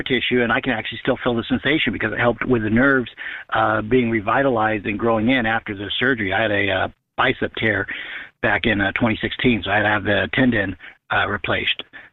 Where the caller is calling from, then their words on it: California, United States; Hey, Robin. … from California. Long time.